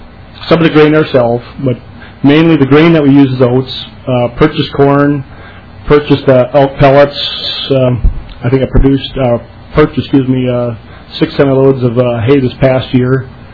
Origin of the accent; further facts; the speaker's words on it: Willmar, Minnesota, United States; I'm from Candiac County, which is Wilmer, Minnesota, which is about 20 miles south.